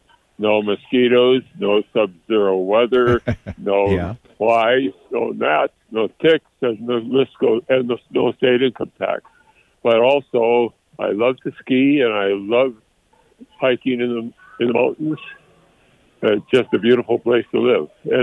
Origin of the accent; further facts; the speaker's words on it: Minnesota, United States; now in Carson City, United States; I moved here from Minnesota in 2003